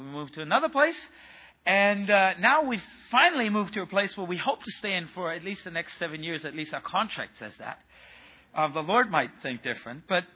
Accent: Germany; I am actually native German, and so it makes it

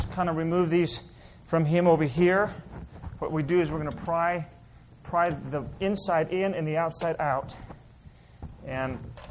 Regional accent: Santa Monica, California, United States; I was born in Santa Monica, Los Angeles, raised in Santa Monica, California.

